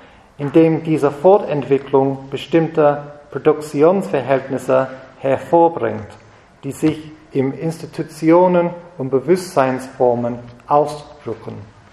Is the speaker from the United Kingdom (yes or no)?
yes; United Kingdom; German is a second language; So, ich komme aus Großbritannien, ich kenne dieses Finanzhandel sehr, sehr, sehr gut.